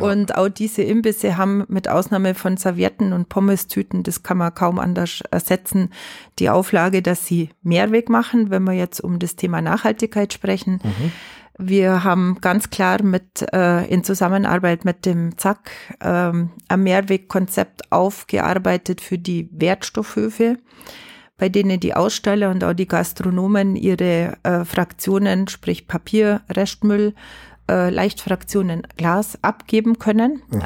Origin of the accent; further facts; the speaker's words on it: Allgäu, Germany; weil ich mich wirklich als Allgäuerin empfinde